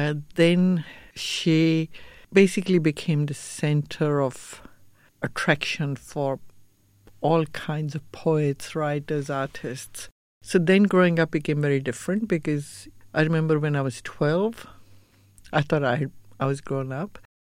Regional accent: Pakistan; Growing up in Pakistan, because my father worked with military engineering service, we would be posted every 2 years somewhere.

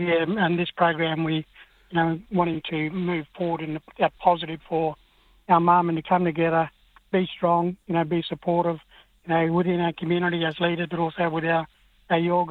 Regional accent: Armadale, Western Australia, Australia; also born or lived in Pingelly; Grew up in Armidale, as family would know, sort of been there for many years, living around there, but I currently live down in Mandurah at the moment

